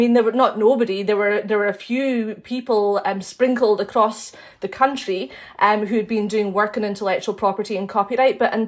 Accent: Edinburgh, Scotland, United Kingdom; because I'm actually from Edinburgh

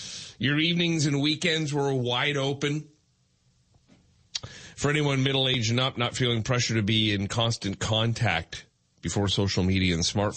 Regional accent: Bramalea, Ontario, Canada; I have driven by a couple of times the house that I grew up in Bramalea

